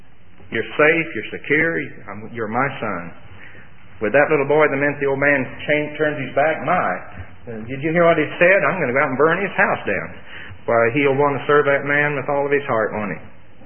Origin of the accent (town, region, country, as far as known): Tulsa, Oklahoma, United States; born or raised there